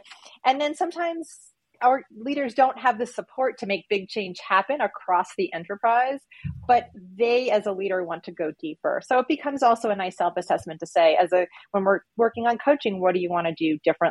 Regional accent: New York, United States; now in Denver, United States; I live in Colorado. I live in Denver, but I'm from New York, which I think is relevant because I have some mixture of, got more of that New York vibe, but the Colorado lifestyle, which I love.

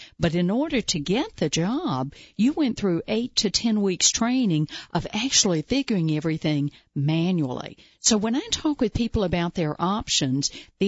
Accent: Southeast, United States; I'm not from Idaho. I do have a little bit of an accent here. I'm from the southeastern United States.

